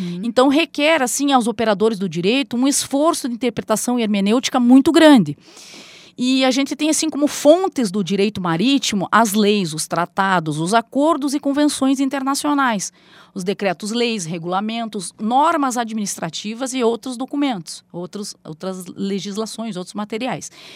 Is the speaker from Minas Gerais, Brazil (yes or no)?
no; Paranaguá, Paraná, Brazil; also born or lived in Curitiba; eu sou paranaense, eu sou nascida em Curitiba, porém vivi boa parte da minha vida no litoral do Paraná, em Paranaguá